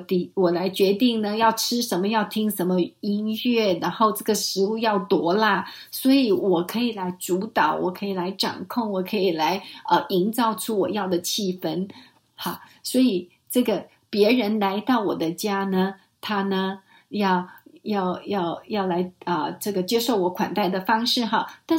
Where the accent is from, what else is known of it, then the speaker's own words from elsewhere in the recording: Mexico; Chinese is a second language; 那你知道我是墨西哥来的，我是这个拉丁美洲裔的人